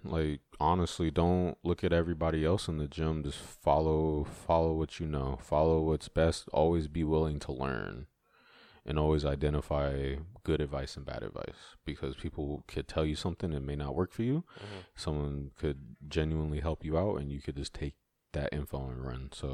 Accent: Sierra Vista, Arizona, United States; also born or lived in Washington / Kansas / Texas / Florida; Sierra Vista, Arizona. So my parents were, yeah, they were both in the army. So they just bounced around.

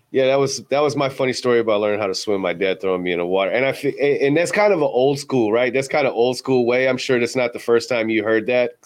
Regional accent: Milwaukee, Wisconsin, United States; I'm from Milwaukee, so during that time, we didn't have that many all-stars like Andre down in Chicago.

